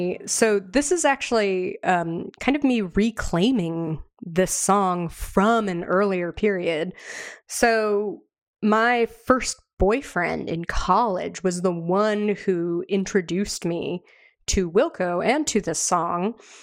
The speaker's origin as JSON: {"language": "English", "region": "Florida", "country": "United States", "tie": "born or raised there", "said": "So, you know, I grew up in Florida, and that's the flattest place on earth."}